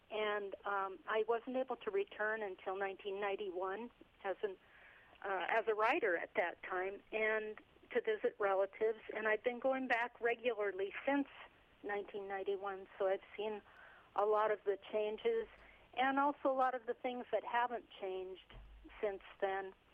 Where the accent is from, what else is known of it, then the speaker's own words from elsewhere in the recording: Los Angeles, California, United States; So I'm definitely hyphenated Cuban-American, one Cuban parent, one American. But I grew up in Los Angeles in the big city, and we spent summers in the countryside and in Trinidad